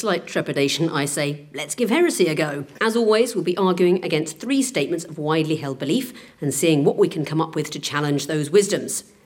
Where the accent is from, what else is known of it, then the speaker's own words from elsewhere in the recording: United Kingdom; Well, I would say, as a Brit